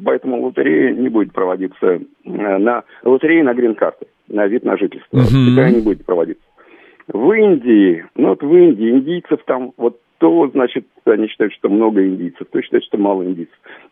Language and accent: Russian; Kupavna, Moscow Oblast, Russia; Меня не приглашали из-за того, что я из Купавны